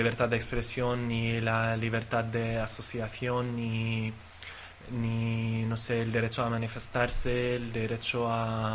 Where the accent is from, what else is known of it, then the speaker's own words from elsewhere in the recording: Lebanon; also born or lived in Egypt; now in Barcelona, Spain; soy del Líbano, vivo en Barcelona. Viví en Egipto un año y medio y he hecho muchos viajes después.